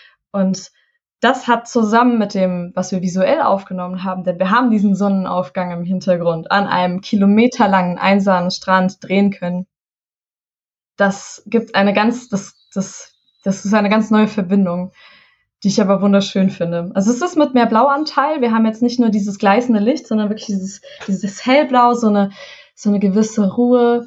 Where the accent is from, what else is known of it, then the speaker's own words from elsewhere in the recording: Hesse, Germany; Und ich komme aus dem Taunus, aus Hessen. Wir haben diesen wunderschönen Wald vor der Haustür und ich bin im Wald groß geworden.